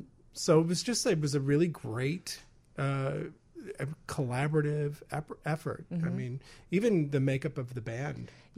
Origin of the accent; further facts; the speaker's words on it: Niagara Falls, New York, United States; now in Chicago, United States; I grew up in Niagara Falls, and the people go, what? Are you Canadian? First. And then I say, no, I'm not Canadian.